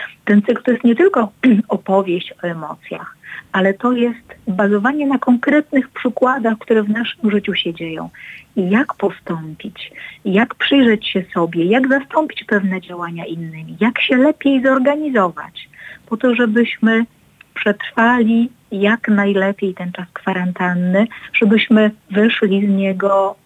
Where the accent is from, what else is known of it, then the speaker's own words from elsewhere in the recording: Prudnik, Opole Voivodeship, Poland; Ja pochodzę z Prudnika